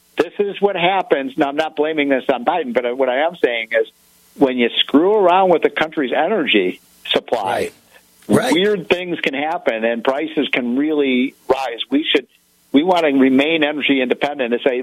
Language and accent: English; Chicago, Illinois, United States; the 1970s, when growing up in Chicago, and my mom would get me up at 6 o'clock in the morning in the middle of the winter.